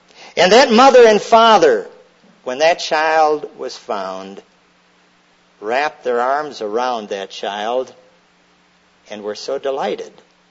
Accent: Scotland, United Kingdom; And so as a Scotsman, I have been a little tight.

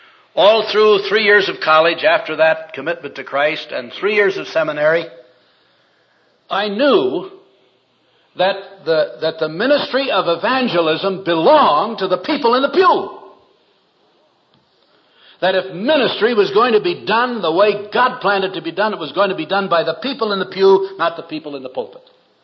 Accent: North Dakota, United States; Now, I should tell you that I grew up in North Dakota thinking the church was for old people, women, and children, that men didn't go to church.

